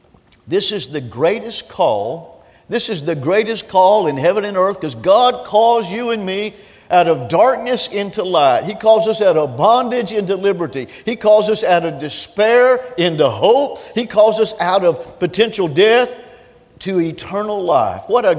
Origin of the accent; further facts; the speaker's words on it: Dallas, Texas, United States; On a street that I grew up in Southeast Dallas was a little community called Urban Park. Urban Park was also part of a community called Urbandale, and it was all part of another area known as Pleasant Grove. I grew up on a street called Redbud Drive